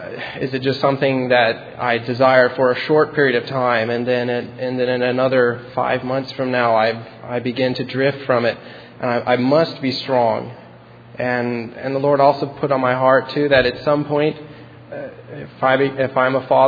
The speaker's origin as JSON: {"language": "English", "town": "Stayton", "region": "Oregon", "country": "United States", "said": "I'm from Staten, Oregon."}